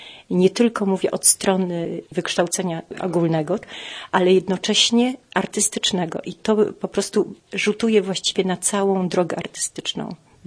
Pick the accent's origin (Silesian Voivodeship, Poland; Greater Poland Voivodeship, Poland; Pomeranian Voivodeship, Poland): Greater Poland Voivodeship, Poland; Poznań; born there; Jestem urodzona w Poznaniu